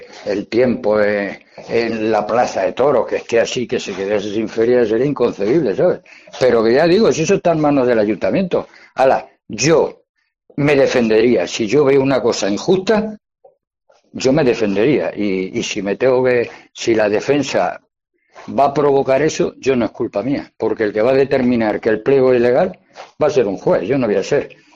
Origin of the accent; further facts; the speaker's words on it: Ciudad Real, Castilla-La Mancha, Spain; si somos de aquí de Ciudad Real y no colaboramos y nos descartamos